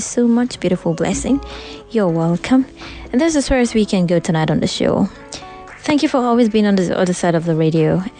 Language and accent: English; Delta, Nigeria; now in Lagos, Nigeria; I am a driver and I am from Delta State, but based in Lagos, Ikoyi. I am tall. I am a tall, fair guy.